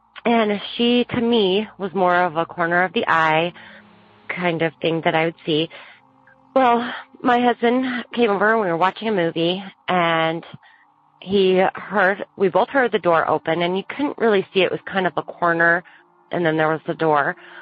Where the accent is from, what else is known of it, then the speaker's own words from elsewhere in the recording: Salt Lake City, Utah, United States; I'm from Salt Lake area of Utah.